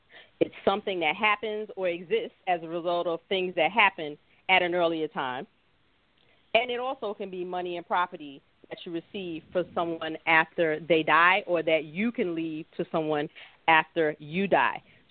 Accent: New York, United States; I'm originally from Brooklyn, New York.

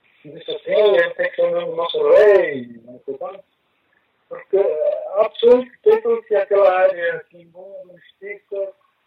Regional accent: Angola; pessoas de origem do Ambo, no meu caso, pessoas de origem de Malães, todos nós somos angolanos

